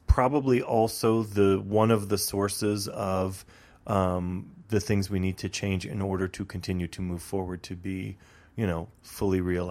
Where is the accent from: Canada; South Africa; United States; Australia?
United States; the South; So, you know, I grew up in the South for a good period of time, and almost nowhere there was I ever out.